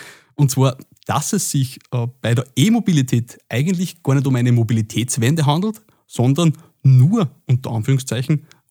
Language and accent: German; Upper Austria, Austria; ich komme aus dem Müllviertel und wir haben da, wenn wir öffentlich in die Stadt fahren hätten wollen, ist der Bus einmal in der Stunde gefahren und einmal in der Stunde wieder retour.